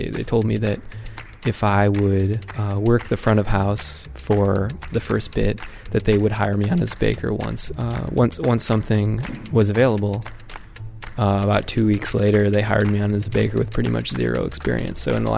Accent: Midwest, United States; now in San Francisco, United States; I grew up in the Midwest with kind of a pretty simple meat and potatoes upbringing, and as I got older, I started tinkering in the kitchen.

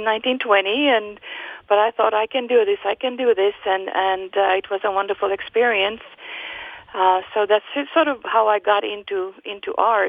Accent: Finland; moved away; Well, my background is I'm from Finland. I came here about 22 years ago.

